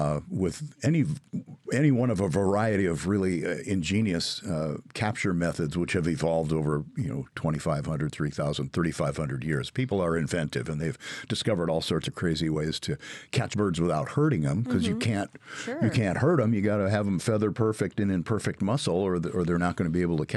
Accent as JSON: {"language": "English", "region": "Minnesota", "country": "United States", "tie": "born or raised there", "said": "I grew up in Minnesota."}